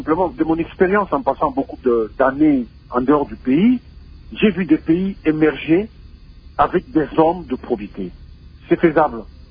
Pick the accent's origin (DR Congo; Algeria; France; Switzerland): DR Congo; mes chers compatriotes, nous sommes tous des Congolais.